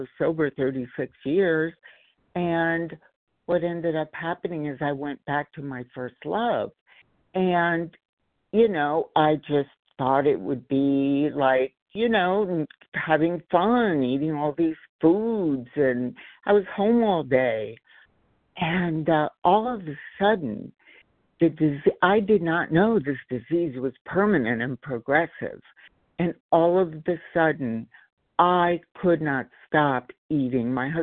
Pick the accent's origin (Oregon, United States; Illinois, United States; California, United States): California, United States; Los Angeles; And I am from Los Angeles, California.